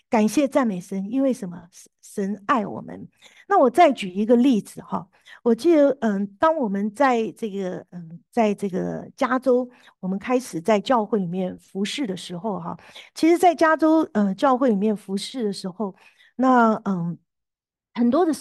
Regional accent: Taiwan; 我们这个从台湾来的，从来没经历过下雪啊

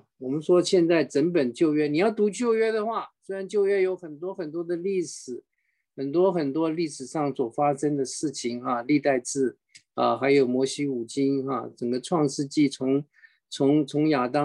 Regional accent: China; 我们中国人是敬重孔子敬重孟子啊。我们中国大陆来的是无神论，那、根本不相信，根本没有神，我们相信进化论。

